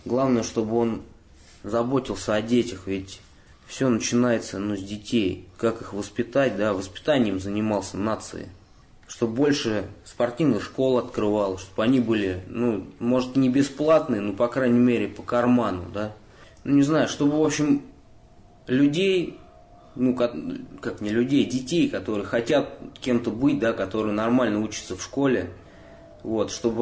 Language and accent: Russian; Moscow, Russia; Да, я из Москвы.